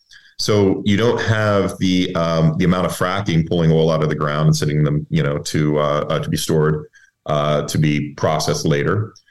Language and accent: English; Texas, United States; and of course, I'm originally from Texas. So everybody, you know, everybody's involved in the energy business where I grew up.